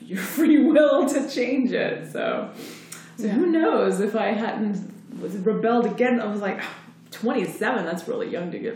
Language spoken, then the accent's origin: English; Nepal; so my background is Hindu, because I'm from Nepal, and every Hindu born there, they make a chart-based when you're born.